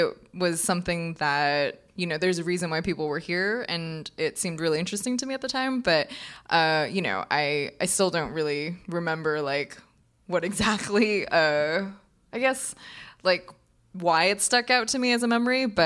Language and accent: English; California, United States; So I grew up in California, and it was a very comfortable suburban life.